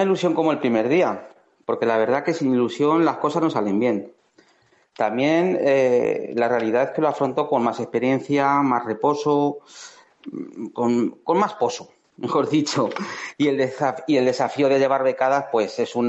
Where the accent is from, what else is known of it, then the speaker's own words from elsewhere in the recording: Quintanar de la Orden, Castilla-La Mancha, Spain; le he abierto en mi pueblo, en Quintanar de la Orden, todas las tardes